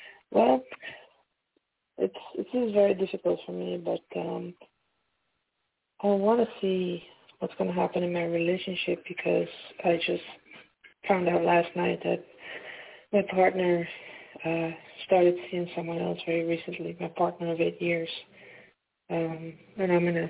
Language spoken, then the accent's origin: English; Pennsylvania, United States; I'm from Pennsylvania.